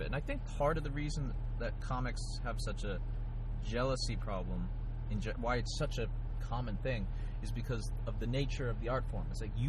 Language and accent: English; Australia; moved away as an adult; also born or lived in United States; I was born in the States. I lived in Australia for about 10 years. Yeah, like from like a young age to early 20s.